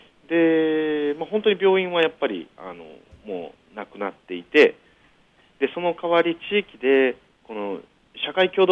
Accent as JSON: {"language": "Japanese", "region": "Okinawa", "country": "Japan", "tie": "born or raised there", "said": "あの地元沖縄で、タイミングよく飲食業をやっている"}